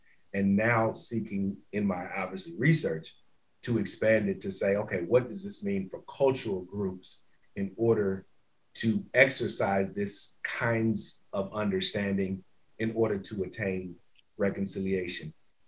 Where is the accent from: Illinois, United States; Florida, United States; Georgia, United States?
Illinois, United States; Champaign-Urbana; I was born and raised in Champaign-Urbana, Illinois, right?